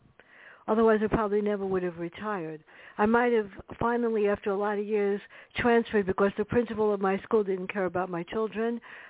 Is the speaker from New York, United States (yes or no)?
yes; New York, United States; It's about our life growing up in the South Bronx.